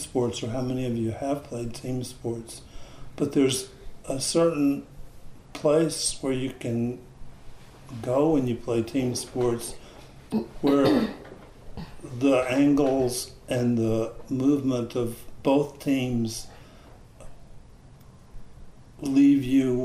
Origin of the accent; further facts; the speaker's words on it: Brazil; I grew up in Brazil, and there was lots.